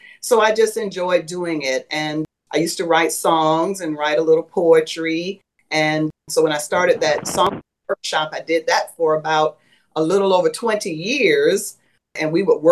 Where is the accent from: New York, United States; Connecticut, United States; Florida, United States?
Florida, United States; St. Petersburg; also born or lived in Tallahassee / Pensacola; Well, I am a native of St. Petersburg, Florida. I was born in Florida and ended up getting married.